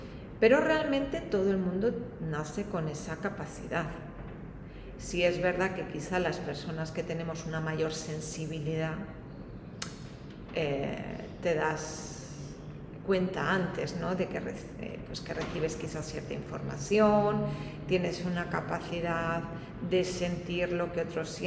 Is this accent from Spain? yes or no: yes; Spain; Muy grata porque yo soy española